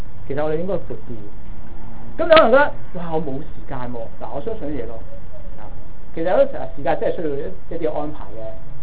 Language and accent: Cantonese; Malaysia; 我哋係中國人啦，啱先。我哋馬來西亞喎，啊，馬來西亞啲人都識講廣東話喎，都識㗎。